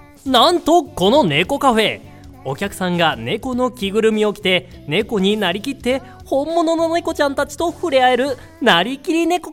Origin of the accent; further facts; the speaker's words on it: Sapporo, Hokkaido, Japan; ちょっと地元札幌すすきのね、ちょっといいところをお伝えできればなと思いますので